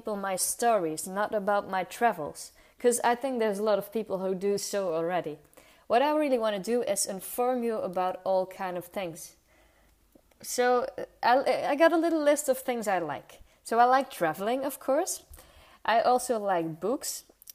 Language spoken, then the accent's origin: English; Belgium; English is a second language; I am a girl from Belgium